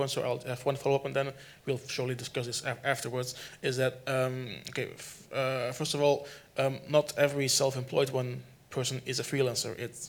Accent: Belgium; I'm from Belgium.

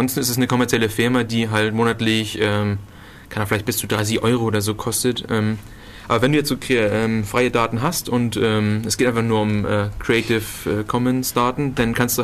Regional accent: Northern Germany, Germany; accent: North German; ich komme halt aus dem Norden. Da haben wir halt andere Namen.

